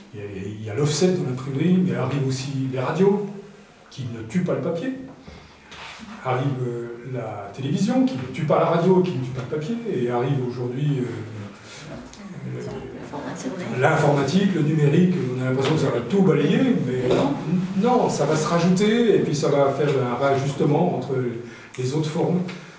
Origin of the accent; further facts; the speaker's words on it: Bourgogne-Franche-Comté, France; Et j'ai grandi en Haute-Saône.